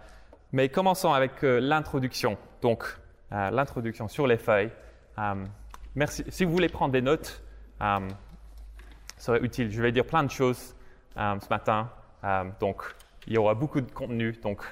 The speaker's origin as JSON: {"language": "French", "region": "England", "country": "United Kingdom", "said": "en tant qu'Anglais et en tant qu'Église comme Sainte-Hélène, une église qui fait partie de l'Église de l'Angleterre"}